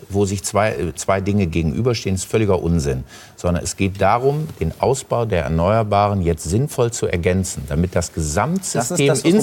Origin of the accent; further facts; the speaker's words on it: Germany; wir als Deutsche sind in ganz, ganz vielen Bereichen vorangeprescht